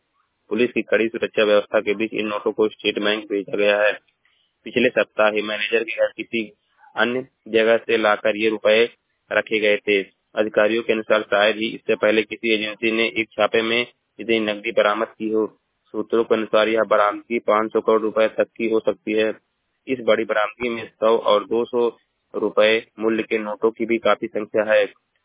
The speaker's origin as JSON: {"language": "Hindi", "town": "Maharajganj", "region": "Uttar Pradesh", "country": "India", "tie": "born or raised there", "said": "मैं जिला महाराजगंज का निवासी हूँ।"}